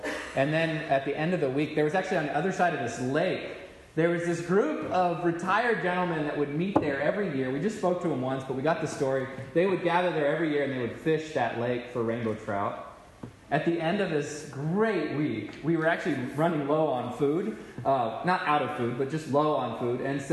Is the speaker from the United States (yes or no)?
yes; Texas, United States; Which, you know, I'm from Texas, so I love that.